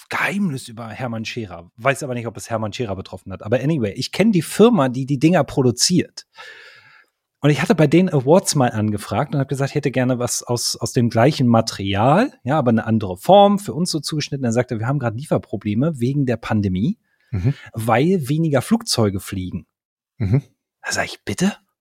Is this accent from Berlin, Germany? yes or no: yes; Berlin, Germany; Natürlich bin ich Berliner.